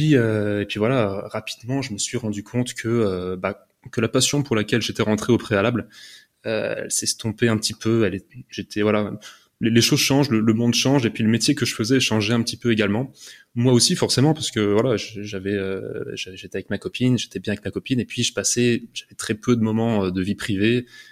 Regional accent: France; Donc, moi, je suis français, hein, je suis pas suisse.

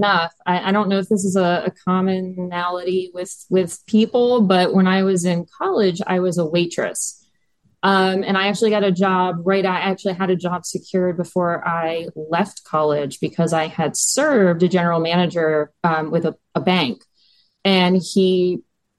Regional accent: Baltimore, Maryland, United States; It was just kind of a love that I had growing up in Baltimore. We were kind of in the suburbs of Baltimore.

